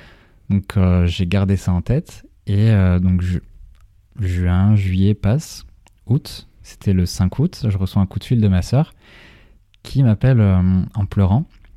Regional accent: Hauts-de-France, France; j'ai 27 ans. Je suis originaire du Nord

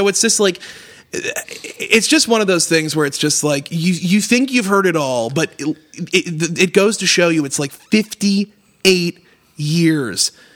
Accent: Montreal, Quebec, Canada; especially like growing up in the West Island. Like, oh my God, it's like if you grew up as like a Jewish kid in the West Island

